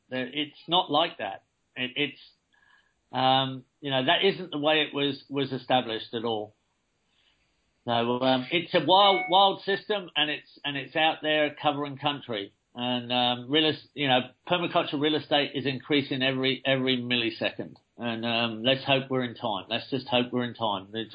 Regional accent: England, United Kingdom; moved away as an adult; now in Australia; I'm English originally. I emigrated to Australia in 1979 when I was 25 years old.

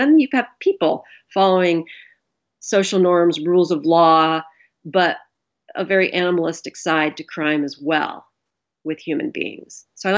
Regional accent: Montana, United States; the local agency here in my hometown, or near my hometown in another town called Kalispell, in the valley that I live in, which is called the Flathead Valley.

